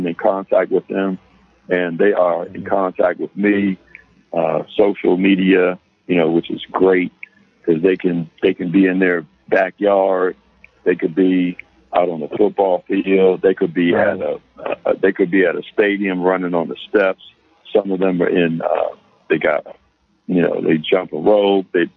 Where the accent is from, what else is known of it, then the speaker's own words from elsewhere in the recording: Upper Marlboro, Maryland, United States; I came from a little place. I came from Douglas High School down in Upper Marlboro back in 75.